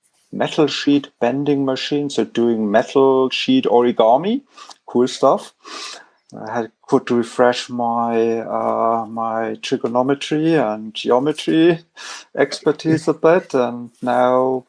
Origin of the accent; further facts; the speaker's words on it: Bavaria, Germany; from Southern Bavaria.